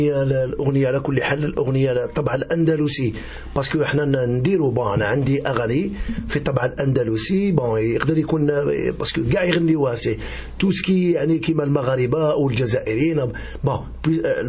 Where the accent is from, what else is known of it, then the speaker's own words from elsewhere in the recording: Algiers, Algiers Province, Algeria; Je suis de la ville de Bande d'Alger, je suis de Bablouad.